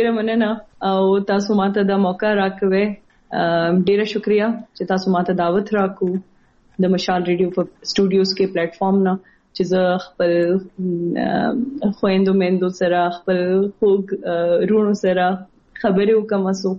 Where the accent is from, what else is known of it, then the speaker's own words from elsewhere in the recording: Bannu, Khyber Pakhtunkhwa, Pakistan; زما تعلق خیبر پختونخوا نه دی او په خیبر پختونخوا کې د بنو نه دی. زما بابا والد صاحب چې کوم دی هغه د بنو نه تعلق لري. زما مور سایډ د دیر نه دی.